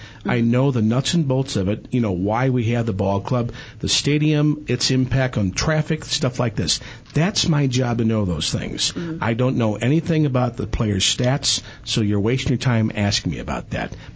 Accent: St. Louis, Missouri, United States; There's a reason I ask you this, because in my hometown of St. Louis, when the baseball season started, keep in mind, in St. Louis, baseball is heaven.

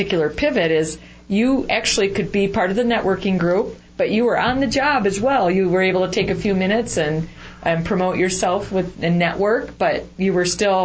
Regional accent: Michigan, United States; I won't judge you because you're from Wisconsin and I came from Michigan

